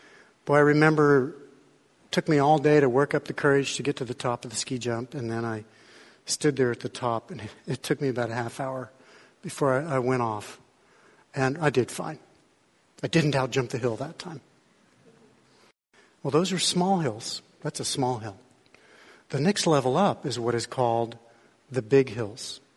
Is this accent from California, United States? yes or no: no; Colorado, United States; I grew up in Colorado, and one of the sports we had was ski jumping.